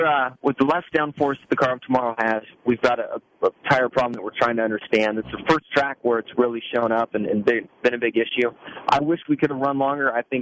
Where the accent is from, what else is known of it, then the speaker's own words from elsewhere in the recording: California, United States; Growing up in Southern California, I thought I was going to race Indy cars, so Indy has a very special place in my heart